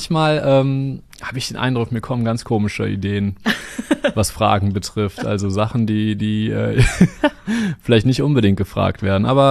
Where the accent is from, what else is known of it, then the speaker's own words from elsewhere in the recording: Düsseldorf, North Rhine-Westphalia, Germany; born there; Ich habe tatsächlich, bin ich in Düsseldorf geboren.